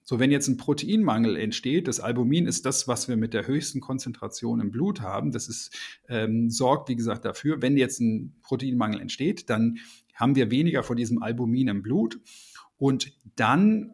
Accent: Germany

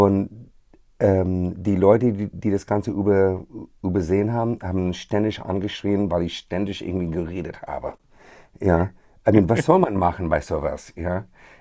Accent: Krefeld, North Rhine-Westphalia, Germany; Mädel aus Düsseldorf, aus Krefeld. Vielleicht spielt das auch eine Rolle. Ich weiß es nicht. Aber ich habe einfach diesen Akzent.

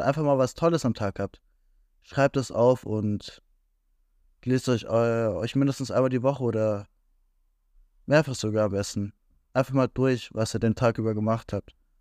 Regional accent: Bavaria, Germany; Und ich bin aus Bayern, an die Leute in Bayern, schönes neues Schuljahr

